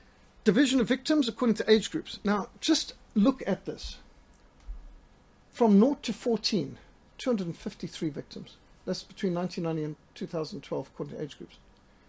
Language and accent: English; Zimbabwe; I grew up in Rhodesia